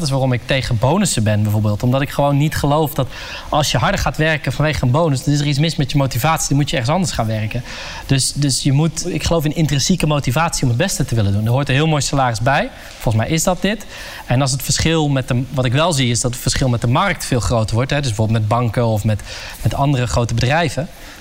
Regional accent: North Brabant, Netherlands; Dus ik ben echt een fucking trotse Brabander die kan meeblaren op carnavalsmuziek. Maar ik ben ook trots op mijn Marokkaanse roots en op mijn Indische roots.

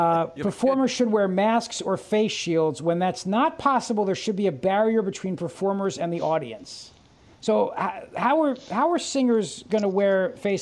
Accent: New Jersey, United States; I want to tell a story about when I was 15 growing up in Jersey.

